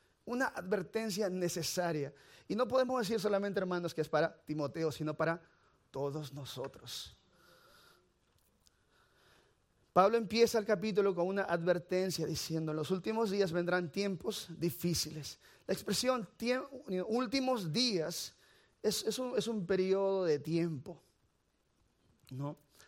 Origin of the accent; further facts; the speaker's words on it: Peru; Ahora, no es mi excusa, porque yo soy peruano, ¿no? De todas maneras, yo nací en Perú